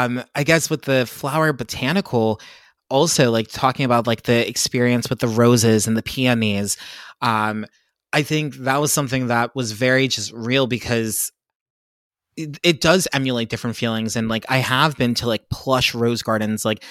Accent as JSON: {"language": "English", "region": "Pennsylvania", "country": "United States", "tie": "born or raised there", "said": "I grew up in Pennsylvania."}